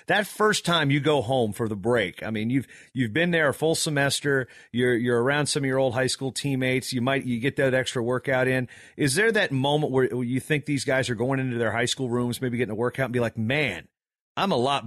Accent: Virginia, United States; I'm from Virginia. I went back home for the Virginia Duels.

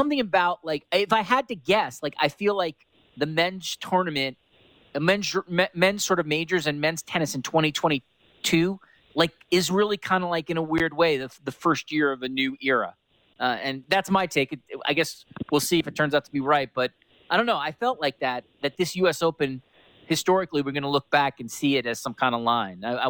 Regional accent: United States; thank you for making that day fun for me as an American tennis fan.

